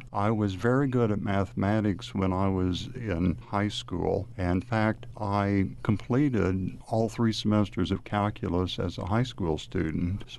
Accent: Kansas, United States; moved away as an adult; We came from Kansas. We met at the University of Kansas, and when I finished my education, the only jobs I'd interviewed for were in Kansas. We thought we'd stay in Kansas forever.

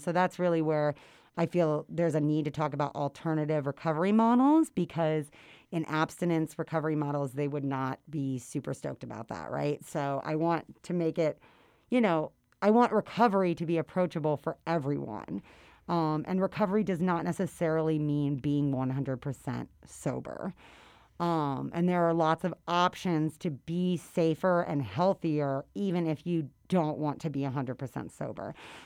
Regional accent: Colorado, United States; Kenna and I both have a lot of personal experience growing up in the Roaring Fork Valley.

